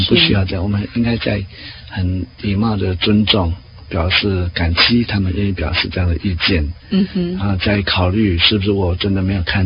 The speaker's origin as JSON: {"language": "Chinese", "region": "Taoyuan", "country": "Taiwan", "said": "最后想到我，因为我是桃园人"}